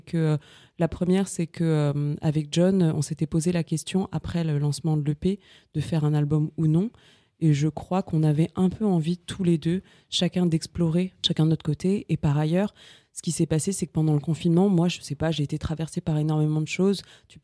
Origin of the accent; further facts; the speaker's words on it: Paris, Île-de-France, France; born there; mais moi, en fait, je suis né à Paris. Je vis ici